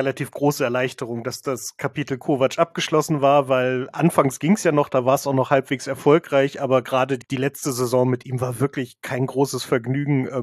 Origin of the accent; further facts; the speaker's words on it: Wolfsburg, Lower Saxony, Germany; wie gesagt, ich komme aus Wolfsburg